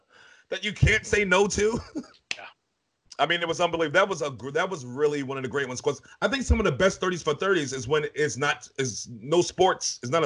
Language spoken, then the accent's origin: English; New York, United States; That's why I grew up in New York, but I'm a Cowboy fan.